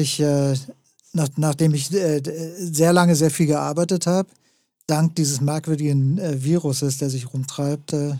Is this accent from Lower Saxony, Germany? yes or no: no; Berlin, Germany; weil ich ja jetzt schon über 60 bin. Ich bin aufgewachsen im Nachkriegs-Westdeutschland, in West-Berlin.